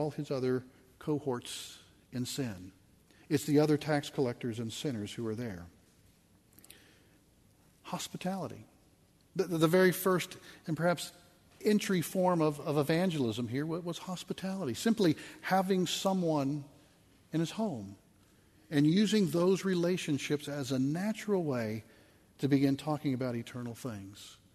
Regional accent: Wichita, Kansas, United States; In my life, I grew up in Wichita, Kansas.

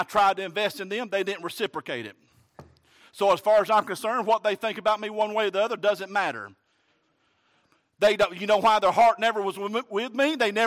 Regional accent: Alabama, United States; like these old Southerners I grew up around down in Alabama

